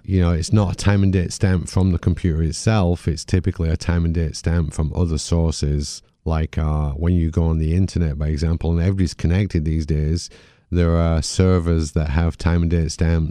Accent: United Kingdom; now in United States; Well, you probably tell from my accent, I'm not from these shores. I was in at the start of computer forensics in the late 80s in the UK

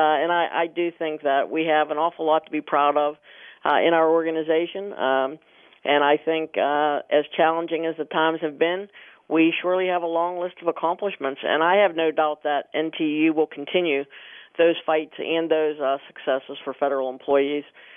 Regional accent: Pittsburgh, Pennsylvania, United States; people say, where are you from? And for 28 years, I said Pittsburgh. So now retirement, really the best thing about retirement is that it's going to give me the opportunity to move back home

